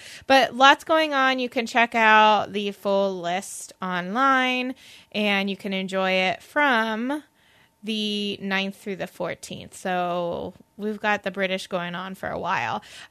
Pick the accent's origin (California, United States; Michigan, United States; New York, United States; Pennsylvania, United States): Pennsylvania, United States; Erie; my hometown.